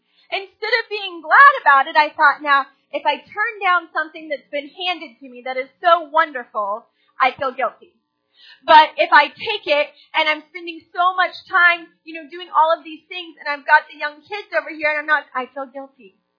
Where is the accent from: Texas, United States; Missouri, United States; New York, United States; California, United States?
Missouri, United States; Kansas City; I grew up in Kansas City, and I had a youth group that was very close.